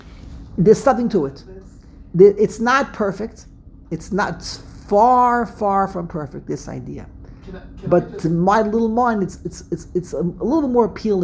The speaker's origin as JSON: {"language": "English", "town": "Brooklyn", "region": "New York", "country": "United States", "accent": "Brooklyn", "said": "So I'm mamish embarrassed to open up my mouth and give away that I'm from Brooklyn with the Brooklyn accent, and I can't speak a word of Hebrew."}